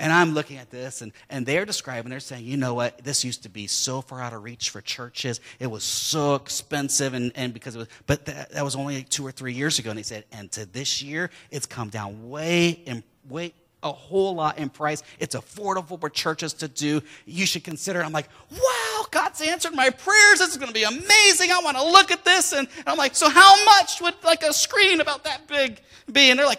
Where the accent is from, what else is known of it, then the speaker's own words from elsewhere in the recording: Sun Prairie, Wisconsin, United States; I'm from Madison. Then they knew. And the first person I met who wanted to know who I was, and someone was introducing to him, and I said, oh, Sun Prairie, it's a suburb of Madison.